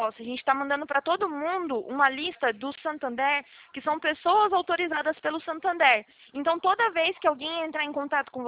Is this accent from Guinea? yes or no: no; Prudentópolis, Paraná, Brazil; born there; Eu nasci no Paraná, eu nasci em Prudentópolis